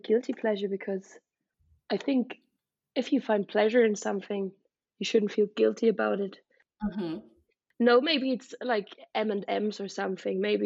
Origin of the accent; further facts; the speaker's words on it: Vienna, Austria; it was in my hometown in Vienna